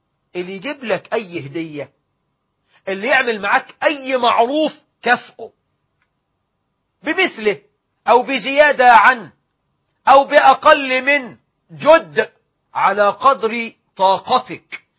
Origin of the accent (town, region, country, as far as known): Egypt